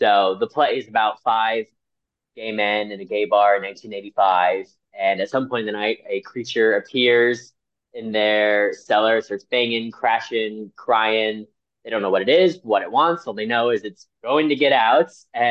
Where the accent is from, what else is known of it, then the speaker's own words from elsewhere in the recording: United States; now in United Kingdom; I'm from the States. I knew I wanted to get out of the States to expand my horizons.